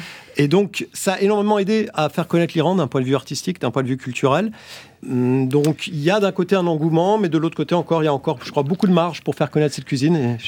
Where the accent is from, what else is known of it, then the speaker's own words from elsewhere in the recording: France; en tant que franco-iranien, j'ai grandi en France, je suis né en France, d'une famille complètement iranienne. Et j'ai toujours vécu dans cette double culture.